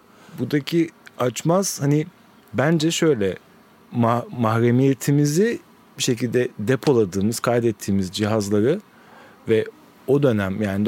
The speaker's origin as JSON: {"language": "Turkish", "town": "Kadıköy", "region": "Istanbul", "country": "Turkey", "tie": "born or raised there", "said": "Kadıköy doğumluyum. Yani hep Kadıköy'de yaşadım."}